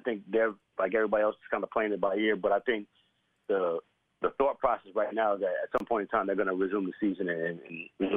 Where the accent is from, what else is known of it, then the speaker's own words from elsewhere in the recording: New York, United States; I'm a New Yorker, man. We eat out all the time.